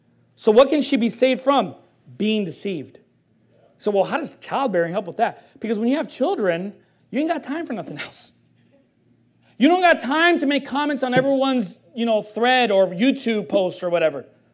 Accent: Los Angeles, California, United States; Well, I come from Los Angeles where there's a lot of Hispanics, and we call it being a chismosa.

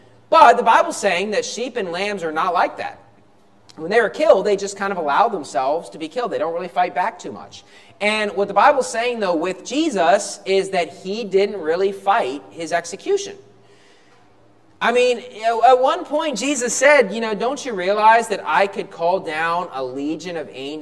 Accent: West Virginia, United States; And I can say that I grew up in West Virginia, but I did not really grow up in the country. I grew up near the country, but I grew up in the city.

